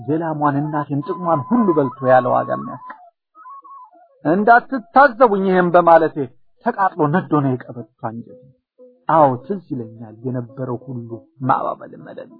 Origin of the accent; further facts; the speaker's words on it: Harari Region, Ethiopia; ከአፍሪካ መሬት በተለይ በመስራቅ ካለች ልዩ ብሔር ለምለም ኢትዮጵያ ከምትባል ሀገር ከጠቅላይ ግዛቷ በውቢቷ ሀረር ባንደኛው አውራጃ ባሏት ወረዳ ውስጥ በዛች ስፍራ ነበር ተወልጄ ያደኩ